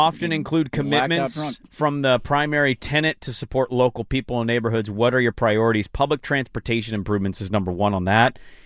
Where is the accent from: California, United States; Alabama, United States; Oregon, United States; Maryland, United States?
Oregon, United States; Portland; As somebody that's a big part of the community, and I grew up in Portland